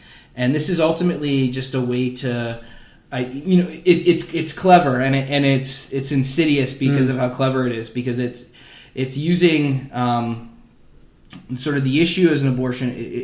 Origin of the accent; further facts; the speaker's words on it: Canada; I'm just glad I'm not an American. I'm so glad we don't have to continually... I mean, I think we do continue to litigate these questions and these social issues and these moral issues in Canada